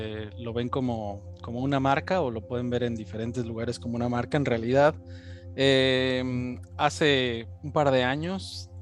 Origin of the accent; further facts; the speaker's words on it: Mexico; now in Germany; yo estoy ahorita en Alemania. Estoy desde este lado del mundo. Aunque, bueno, yo soy mexicano.